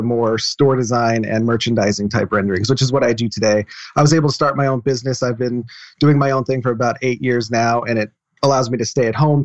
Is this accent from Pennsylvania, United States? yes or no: yes; Pennsylvania, United States; I'm from Pennsylvania, so going to the state school was kind of like the natural thing to do.